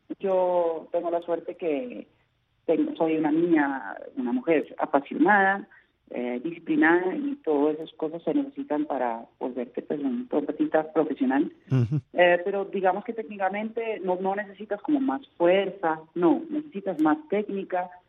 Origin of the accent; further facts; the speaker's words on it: Utrecht, Netherlands; born there; Spanish is a second language; Bueno, yo nací entonces en Utrecht, en una ciudad en el centro de Holanda.